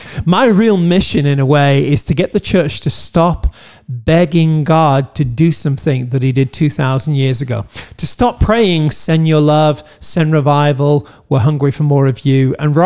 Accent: United Kingdom; now in United States; I'm a Brit living here.

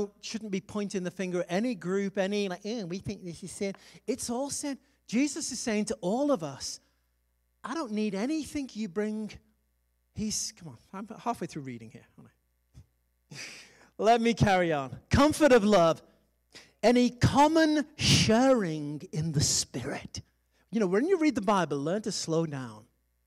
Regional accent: United Kingdom; I'm British, so we get processed.

